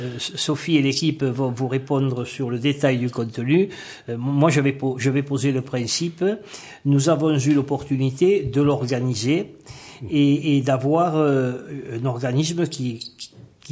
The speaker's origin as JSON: {"language": "French", "region": "Occitanie", "country": "France", "said": "Et quand on va à Paris, on est de l'Ariège à peu près une quarantaine, quoi"}